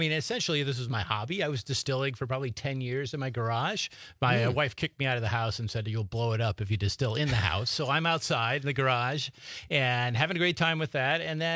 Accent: Iowa, United States; now in Oshkosh, United States; I grew up in Iowa.

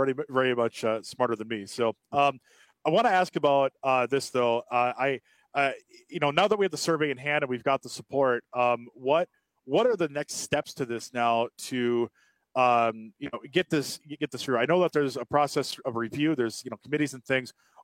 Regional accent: Cadott, Wisconsin, United States; is playing the hits from my hometown of Kidott, Wisconsin, right here.

